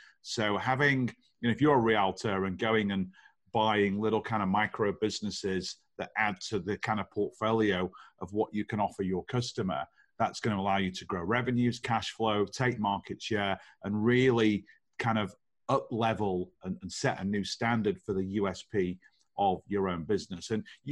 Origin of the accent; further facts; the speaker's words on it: United Kingdom; just tell me, I'm a Brit. I'm curious.